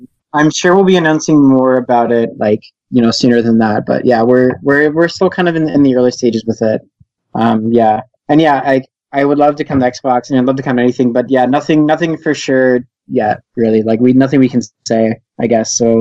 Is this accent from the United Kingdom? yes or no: no; Philadelphia, Pennsylvania, United States; now in Vancouver; So I grew up in Philadelphia. So I used to live like super close to it. It would have been super easy for me to go there. Now I live in Vancouver, so it's super far away.